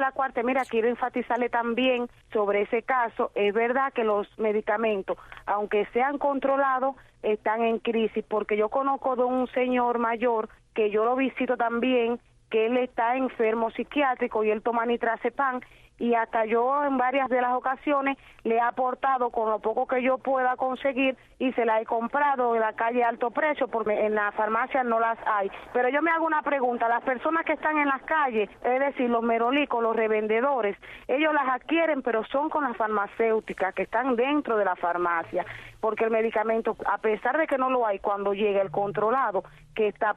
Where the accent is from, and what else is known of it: Cuba